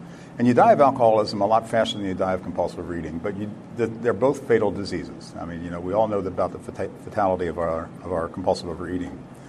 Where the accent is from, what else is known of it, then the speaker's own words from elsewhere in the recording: Santa Clara, California, United States; I'm a recovered compulsive reader, and I'm from Santa Clara, California.